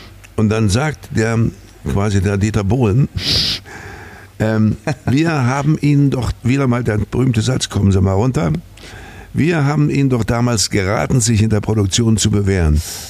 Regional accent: Weimar, Thuringia, Germany; Ich bin Weimarer, ja. Ich bin zwar in Fritzlar geboren, das ist eine Stadt in Nordhessen, aber ich wurde im Alter von, glaube ich, 3 Monaten nach Weimar verschleppt.

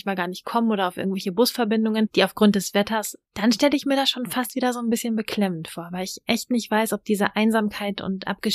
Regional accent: North Rhine-Westphalia, Germany; Also ich komme ja aus dem Ruhrgebiet.

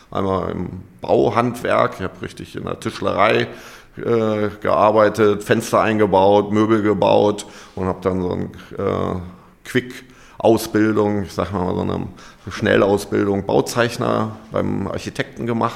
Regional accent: Hameln, Lower Saxony, Germany; Ja, also geboren bin ich in Hameln im Weserbergland und habe da auch so meine ersten 19, 20 Jahre verbracht. Habe klassisch Schulbildung, Gymnasium, Schiller-Gymnasium, Hameln.

